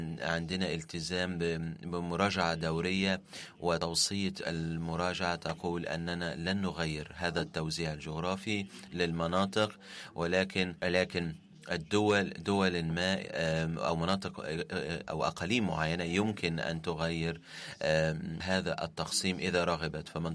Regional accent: Lebanon; أهلا وسهلا، أنا من لبنان

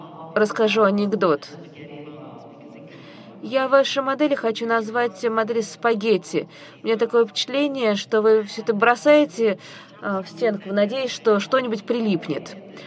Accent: Sweden; Russian is a second language; Я из Швеции, я не могу иногда использовать те формулировки, которые вы могли бы использовать.

